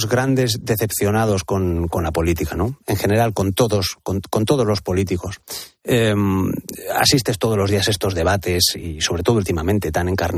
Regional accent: Valladolid, Castile and León, Spain; born there; now in Madrid, Spain; Yo soy un enamorado de Madrid, nací en Valladolid y me vine a vivir aquí hace 25 años y vivo aquí porque me gusta y porque adoro esta ciudad.

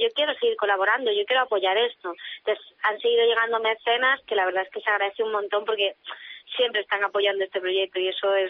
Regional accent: Granada, Andalusia, Spain; now in Madrid, Spain; nosotros somos de Granada, pero la productora y nuestra residencia está en Madrid

